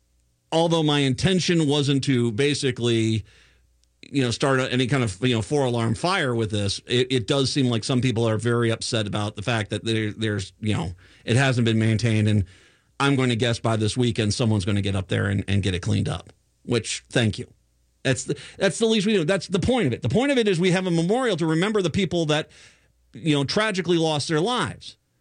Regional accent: United States; can I just tell you how proud as a veteran of the U.S. Army myself, as an American

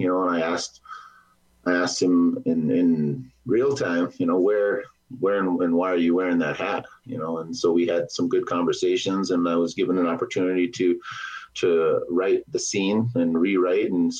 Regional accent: Pierre, South Dakota, United States; also born or lived in Lower Brule / Aberdeen; I grew up in Lower Brule and moved off the reservation after in the fifth and sixth grade. And I grew up in Pierre, and then I moved to Aberdeen, South Dakota.

